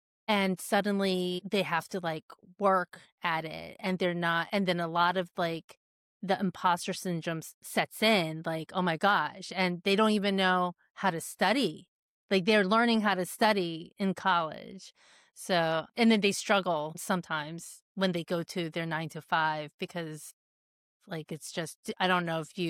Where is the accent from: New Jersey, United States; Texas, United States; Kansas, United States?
New Jersey, United States; East Brunswick; And we grew up in East Brunswick.